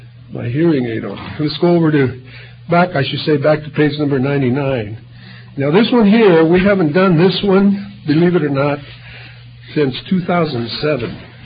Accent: Stockton, California, United States; I'm from Stockton, California, and I'm going to be your song leader this morning once again.

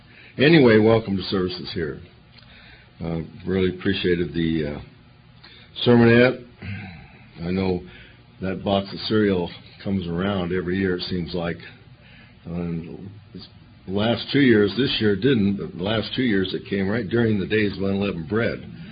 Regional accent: Jamestown, California, United States; I'm from Jamestown, California

